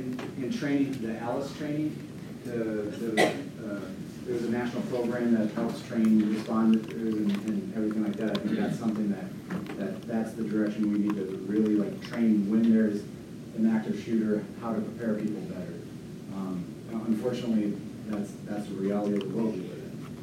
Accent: Iowa, United States; I'm a freshman from Iowa.

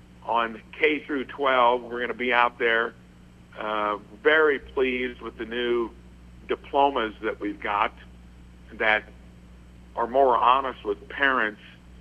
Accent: Jasper, Indiana, United States; any Hoosier can come visit me generally on Fridays if you arrange it ahead of time in my hometown of Jasper.

